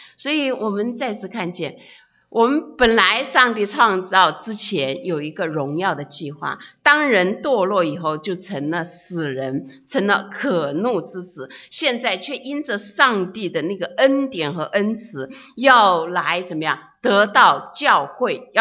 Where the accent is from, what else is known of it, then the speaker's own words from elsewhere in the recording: China; now in United States; 我们都从中国来到了美国